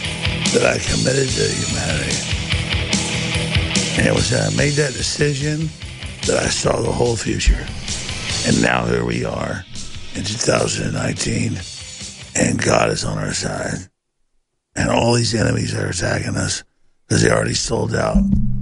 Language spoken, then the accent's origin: English; Rockwall, Texas, United States; also born or lived in Dallas; Like, he goes to like Rockwall, where I grew up in Dallas.